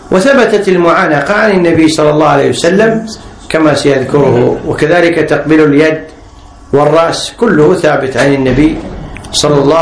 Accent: Kuwait; حنا عندنا في الكويت التقبيل على الخد معروف

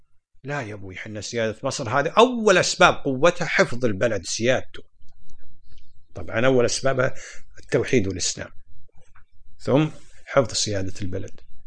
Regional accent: Kuwait; عندنا في الكويت

